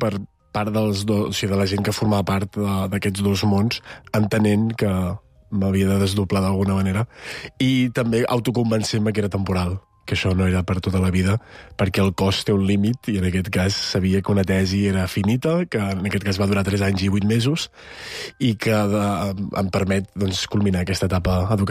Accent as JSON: {"language": "Catalan", "town": "Vic", "region": "Catalonia", "country": "Spain", "tie": "born there", "said": "nosaltres, jo i els meus germans, som nascuts tots a Vic."}